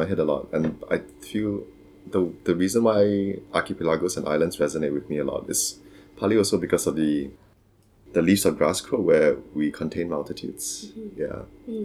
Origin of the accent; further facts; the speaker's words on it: Singapore; now in Singapore / New York, United States; I'm from Singapore. I live between Singapore and New York now.